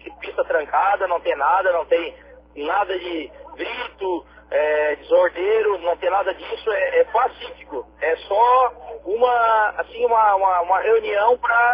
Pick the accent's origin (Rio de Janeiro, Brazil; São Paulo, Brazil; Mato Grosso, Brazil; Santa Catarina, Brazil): Santa Catarina, Brazil; Urussanga; Eu sou de Uruçanga.